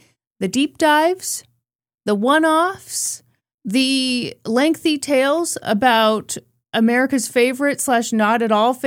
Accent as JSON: {"language": "English", "country": "United States", "said": "I loved Hamilton, obviously, because I'm an American."}